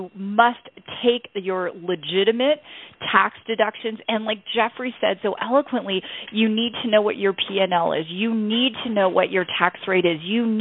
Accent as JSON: {"language": "English", "country": "Canada", "lives_now": "United States", "said": "And, hey, folks, I'm Canadian. Cool. I live in the U.S. now."}